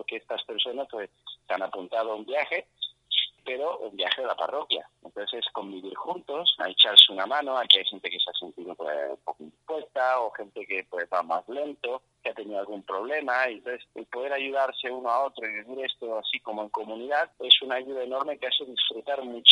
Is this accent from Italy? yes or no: yes; Fermo, Marche, Italy; Spanish is a second language; moved away; los voy a llevar a mi pueblo, que se llama Fermo. Puedan también conocer la patria donde nació su cura, porque yo soy extranjero, yo soy italiano